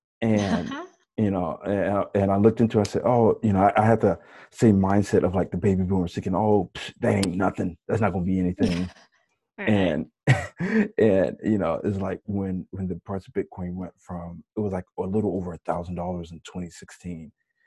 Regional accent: United States; now in Korea; since I'm an American here in Korea, we can't do things the legal way.

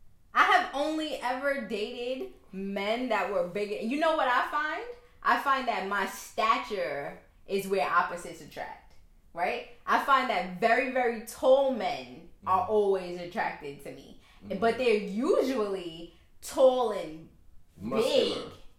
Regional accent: Queens, New York, United States; I'm from Queens. What are you talking about?

